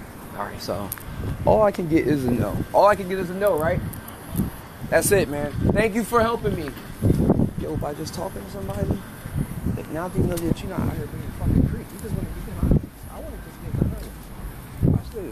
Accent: Philadelphia, Pennsylvania, United States; I'm from Philadelphia, so my mom would beat my ass if I don't pump your gas, I think.

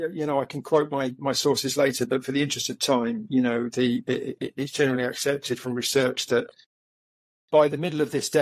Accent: England, United Kingdom; I'm English, and we're also very closely connected to water because we're an island nation

